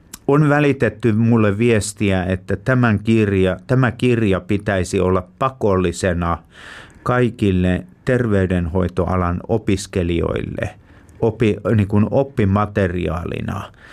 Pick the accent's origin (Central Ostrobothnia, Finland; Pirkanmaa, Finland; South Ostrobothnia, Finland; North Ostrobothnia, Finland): Central Ostrobothnia, Finland; Kyllä minä olen keskipohjalainen niin kuin todella syvältä juuriltani. Mun sukujuureni on Vetelissä